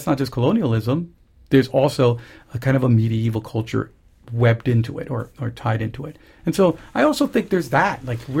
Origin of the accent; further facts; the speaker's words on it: Santo Domingo, Distrito Nacional, Dominican Republic; I just simply say that when I was growing up in Santo Domingo